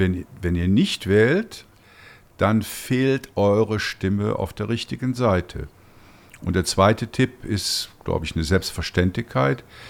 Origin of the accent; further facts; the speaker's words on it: Germany; moved away; weil ich ja vor 31 Jahren weggegangen bin aus Deutschland.